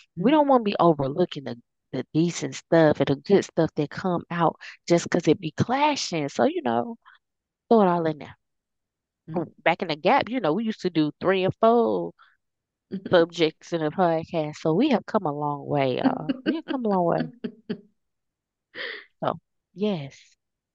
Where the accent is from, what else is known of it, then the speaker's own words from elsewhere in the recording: Texas, United States; now in Georgia, United States; I grew up in Texas, so give me the sun, give me the heat. This Georgia flip-flop weather be making me mad.